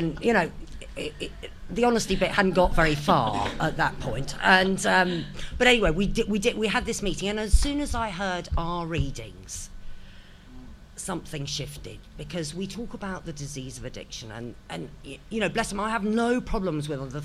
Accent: East of England, United Kingdom; And I was from Hertfordshire.

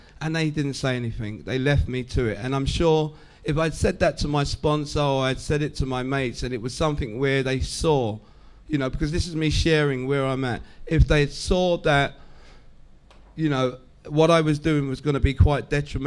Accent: London, United Kingdom; I come from London

